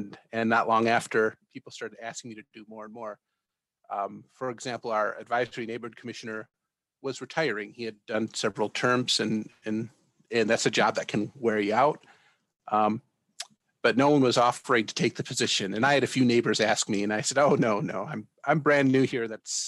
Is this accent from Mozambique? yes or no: no; Monroe, Michigan, United States; now in Washington, D.C., United States; I'm not a DC native. I grew up in Monroe, Michigan. It's a little industrial town on the banks of Lake Erie.